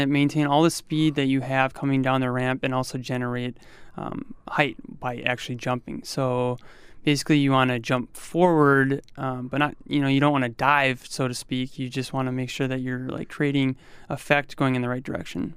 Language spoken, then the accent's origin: English; Michigan, United States; Yeah, I grew up in Michigan